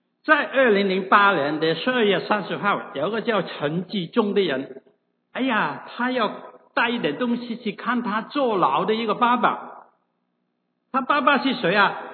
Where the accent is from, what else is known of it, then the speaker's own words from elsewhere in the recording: Guangdong, China; 我广东人啊，对不起啊，有些人说天不怕地不怕，就最怕广东人讲普通话